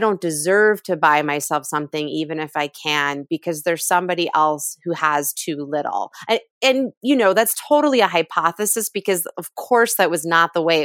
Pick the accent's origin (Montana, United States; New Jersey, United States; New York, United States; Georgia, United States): New Jersey, United States; I tend to say I grew up in Jersey because I was there from 4th grade through my freshman year of high school